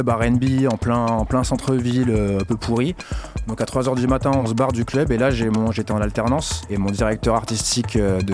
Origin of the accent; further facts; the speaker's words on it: Garges-lès-Gonesse, Île-de-France, France; Alors moi, j'ai grandi à Garges-lès-Gonesse dans les années 90, donc dans un milieu bien caïra, on va dire ce qui est.